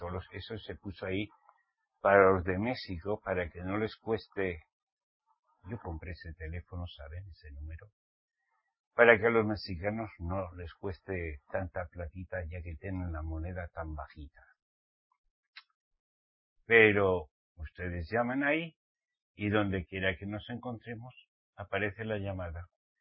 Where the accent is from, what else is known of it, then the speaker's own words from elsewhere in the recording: Navarre, Spain; Es que soy español. ¿Mm? Soy vasco. Navarro.